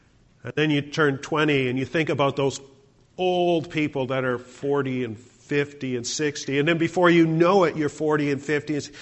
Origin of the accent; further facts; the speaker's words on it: Canada; just as cold as it does where I grew up in Canada.